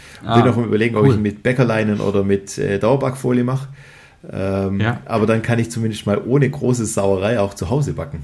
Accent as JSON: {"language": "German", "region": "Baden-Württemberg", "country": "Germany", "said": "da bin ich Schwabe."}